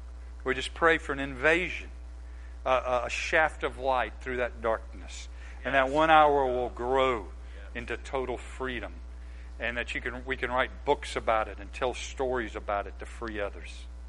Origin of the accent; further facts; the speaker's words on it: the South, United States; I grew up in the South. I was a man in the South. A white man in the South.